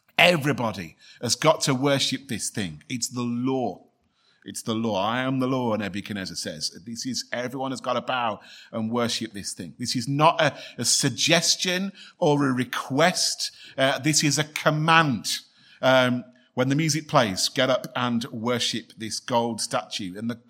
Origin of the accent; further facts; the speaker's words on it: England, United Kingdom; The words are, as an Englishman, a bit interesting to sit there as they want to send me home to think again.